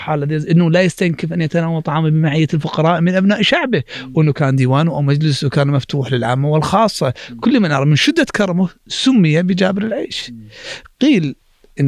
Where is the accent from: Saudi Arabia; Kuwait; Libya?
Kuwait; لكن مع هذا دائما ديمقراطيتنا نحن ككويتيين نفخر ونعتقد أنها مميزة عن غيرنا